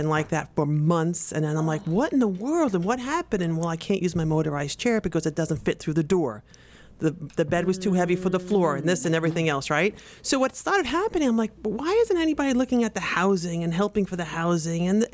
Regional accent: Brooklyn, New York, United States; moved away; I'm from Brooklyn.

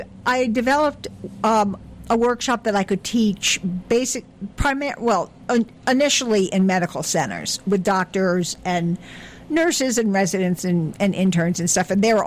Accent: New Jersey, United States; I'm from New Jersey, I know.

